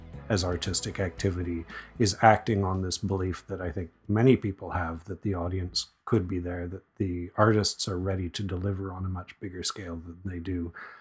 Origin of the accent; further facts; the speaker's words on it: Guelph, Ontario, Canada; now in Gatineau, Canada; I'm originally from Guelph, now from Gatineau, working around Ottawa